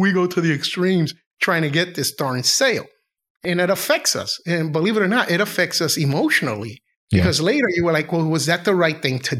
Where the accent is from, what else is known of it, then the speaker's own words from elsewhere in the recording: United States; born there; Because I was born in the U.S. and at the end of the day, I'm an American.